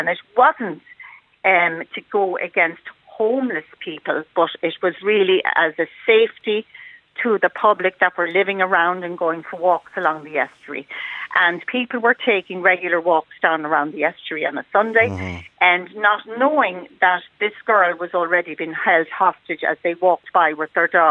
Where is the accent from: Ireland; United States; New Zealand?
Ireland; Sandymount, Leinster; I'm from Sandymount